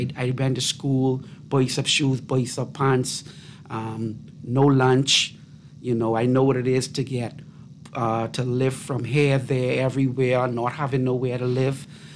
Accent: Bahamas; Well, I'm from the Bahamas

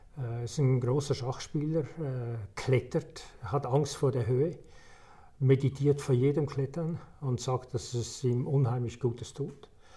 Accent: Switzerland; Ich bin in der Schweiz geboren, aufgewachsen, habe in verschiedenen Industrien gearbeitet, habe in Amerika studiert

